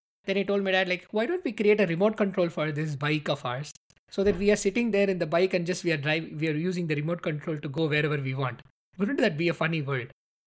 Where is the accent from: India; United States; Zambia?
India; South India; first language Tamil; English is a second language; It's like a regional podcast I do in my local language, Tamil. In my southern side from India, I'm from South India.